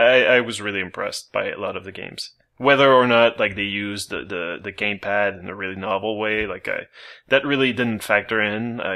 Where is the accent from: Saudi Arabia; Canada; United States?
Canada; As a Canadian, I was not really, you know, interested by all the video options anyway.